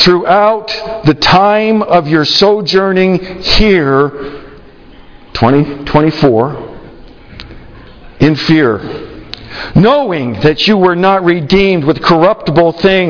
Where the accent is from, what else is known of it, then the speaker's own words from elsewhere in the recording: United States; I'm an American.